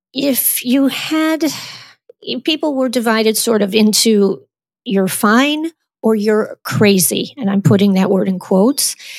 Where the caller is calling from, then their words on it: New York City, New York, United States; I'm here in New York City in Jackson Heights, Queens.